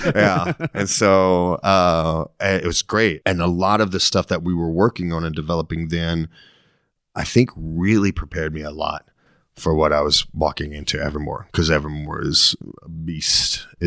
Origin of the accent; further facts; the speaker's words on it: Deep South, United States; Well, and I've changed my accent a lot. I grew up in the Deep South. I grew up with very backwoods kind of swampy, rednecky kind of family and stuff.